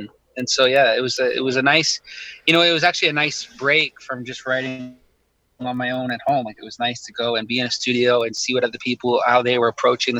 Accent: Ontario, Canada; born there; I was born in Ontario, in Canada.

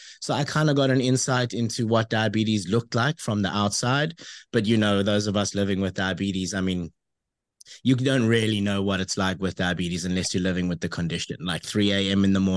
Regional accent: Cape Town, Western Cape, South Africa; I'm from Cape Town. I'm from Cape Town, South Africa. I was born here and just never left. I was born in a suburb called Deep Reverts in the southern suburbs.

